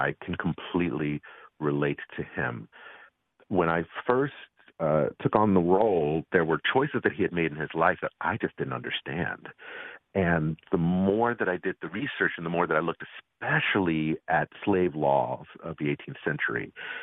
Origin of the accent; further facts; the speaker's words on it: West Virginia, United States; I grew up in West Virginia, so I was really a minority.